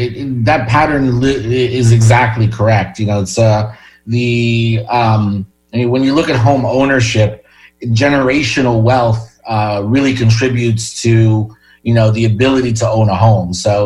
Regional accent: New Jersey, United States; I'm from Jersey.

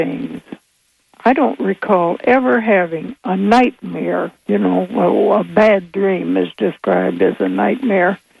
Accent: Akron, Ohio, United States; Well, I kind of saw it differently. I was born and raised in Akron, Ohio.

